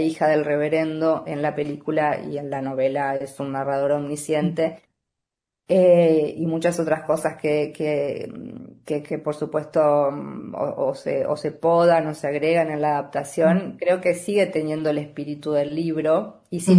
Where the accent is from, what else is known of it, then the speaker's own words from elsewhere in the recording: Argentina; me sorprendió en un país tan grande como es Argentina, con regiones tan diferentes, donde en cada región hablamos con las particularidades propias de esa región. Me pareció una lectura que creo que la habrán hecho los porteños, porque los provincianos nos las apañamos con las otras.